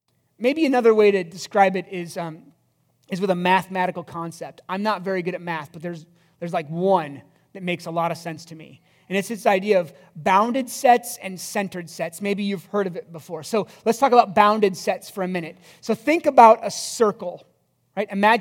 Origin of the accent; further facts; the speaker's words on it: Iowa, United States; But I was born and raised in Iowa.